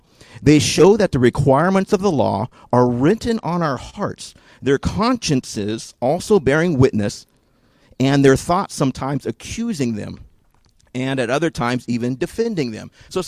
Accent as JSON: {"language": "English", "region": "Washington", "country": "United States", "tie": "born or raised there", "moved": "yes", "said": "I grew up in Washington. That's just a treehouse. Like, we don't have those here."}